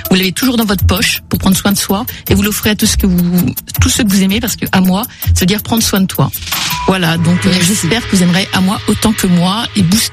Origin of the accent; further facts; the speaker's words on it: Brittany, France; Moi, je suis bretonne, donc ça me parle beaucoup.